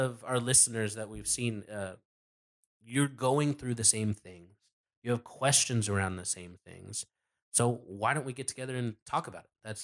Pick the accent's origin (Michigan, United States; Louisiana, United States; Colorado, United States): Colorado, United States; now in California, United States; I mean, I grew up in Colorado, right?